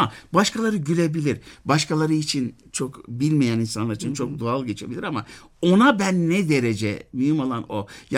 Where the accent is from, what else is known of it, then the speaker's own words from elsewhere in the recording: Ankara, Turkey; Mesela Ankara'da doğdum, büyüdüm.